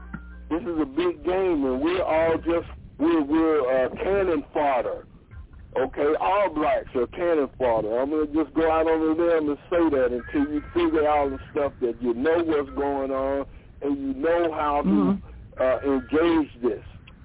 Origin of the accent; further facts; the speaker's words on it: Georgia, United States; Oh, man. I know I'm from Georgia.